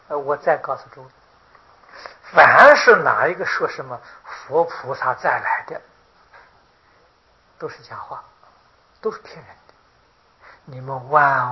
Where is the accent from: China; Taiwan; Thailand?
China; 我们中国人都是很注重礼节的啊，在礼仪之邦啊。